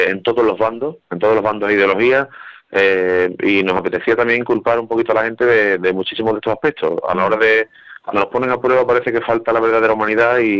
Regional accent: Isla Cristina, Andalusia, Spain; also born or lived in Mérida; Somos de aquí, de la Cristina, Huelva, uh-huh. pero tenemos mucho que ver con Sevilla, Cádiz e incluso el norte de Badajoz, al que me siento muy arraigado. Yo nací en Mérida también, mi madre es de allí.

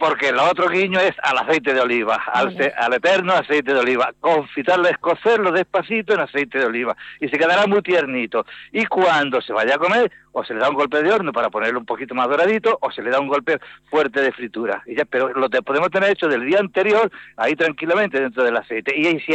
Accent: Ibros, Andalusia, Spain; os estoy hablando desde mi pueblo natal, desde Jaén, desde Ibro, que está al lado de Baeza

